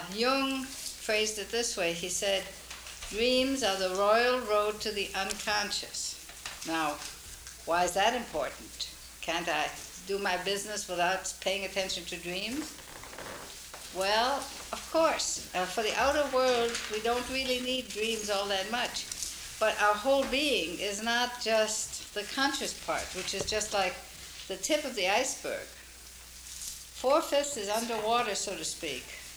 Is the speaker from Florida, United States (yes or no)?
no; Minneapolis, Minnesota, United States; from Minneapolis. I'm a psychotherapist, and I've been a Jungian for over 20 years